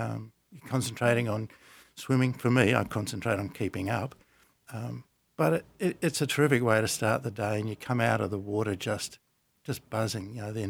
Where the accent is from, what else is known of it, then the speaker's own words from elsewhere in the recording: West Coast, Australia; I'm from the West Coast, and on the East Coast, surf life saving here is huge.